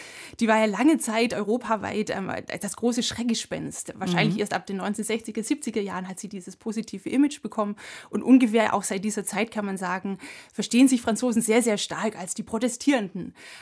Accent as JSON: {"language": "German", "region": "Southwest Germany", "country": "Germany", "said": "Nein, ich komme aus Südwestdeutschland."}